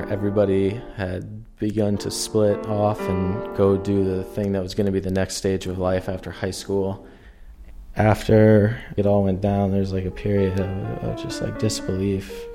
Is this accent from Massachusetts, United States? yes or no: yes; Cambridge, Massachusetts, United States; I grew up in Cambridge. I went to Cambridge Rindgenland High School